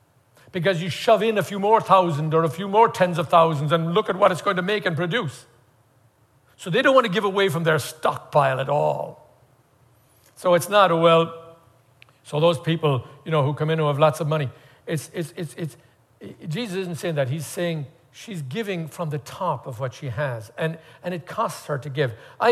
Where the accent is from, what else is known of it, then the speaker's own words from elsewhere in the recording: Ireland; I remember growing up in Ireland, I think, if I'm not mistaken, the King James calls it a penny or a farthing or something. You have to know, though, even when I was a boy, back in the early 50s, the very early 50s, When I was a boy back in Ireland